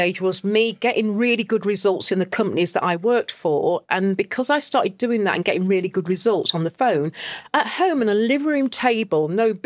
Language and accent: English; Loughborough, East Midlands, United Kingdom; I'm actually born and bred in Loughborough, Leicestershire.